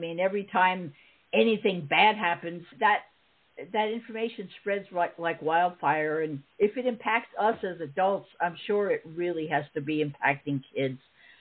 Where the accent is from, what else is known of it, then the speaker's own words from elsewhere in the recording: New York, United States; And I did grow up near the ocean. I grew up out on the South Shore of Long Island